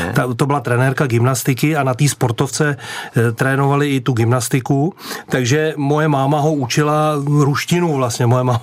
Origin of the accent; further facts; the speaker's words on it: Litvínov, Ústí nad Labem Region, Czechia; born there; protože jsem se narodil v Litvínově.